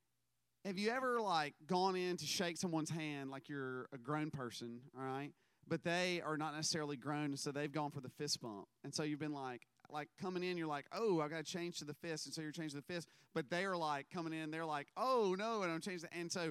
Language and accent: English; Mississippi, United States; moved away as an adult; also born or lived in South Carolina / Louisiana; now in Montgomery, United States; I was born in South Carolina. I moved to Louisiana when I was very young, and then I moved to Mississippi while I was still in grade school, and I finished high school and college and seminary in Mississippi.